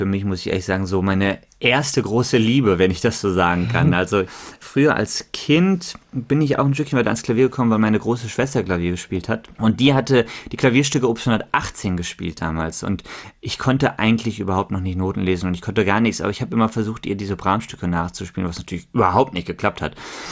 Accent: Bonn, North Rhine-Westphalia, Germany; Ich habe eine Reihe ins Leben gerufen in Bonn, in meiner Heimatstadt.

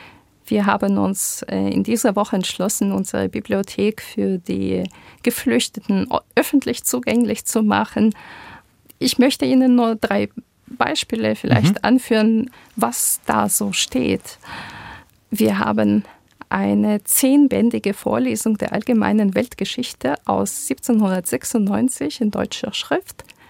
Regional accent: Poltava, Poltava Oblast, Ukraine; born there; first language Ukrainian; German is a second language; Geboren bin ich in Poltava, das ist im Dreieck Sumy, Charkiw, östlich von Kiew. Die Muttersprachen sind Ukrainisch und Russisch, die beide gleichermaßen damals gesprochen worden sind. In der Schule hatten wir ebenfalls beides wie an der Universität.

